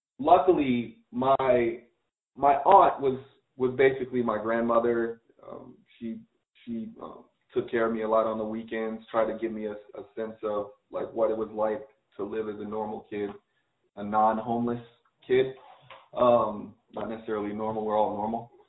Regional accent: Las Vegas, Nevada, United States; also born or lived in Chicago; All right. So I was born in Chicago, raised in Las Vegas. As a black kid, you know, I dealt with race issues, not every day, but more than half the year, I'd say.

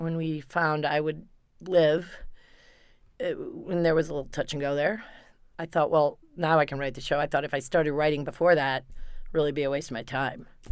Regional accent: Kalamazoo, Michigan, United States; now in New York City, United States; I'm born and raised in Kalamazoo, Michigan. I ended up in New York City to do my thing, which is acting and writing and comedy, and did it all.

